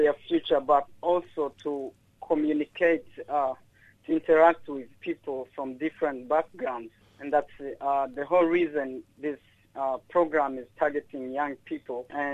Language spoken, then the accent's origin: English; DR Congo; English is a second language; moved away; also born or lived in Rwanda; I shared with them some of my life when I arrived in Rwanda, moving from Congo to Rwanda, from Rwanda to here.